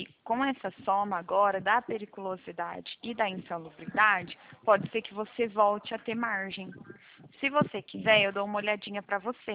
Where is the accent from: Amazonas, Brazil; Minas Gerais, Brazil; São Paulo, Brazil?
São Paulo, Brazil; Bebedouro; Eu sou aqui de Bebedouro.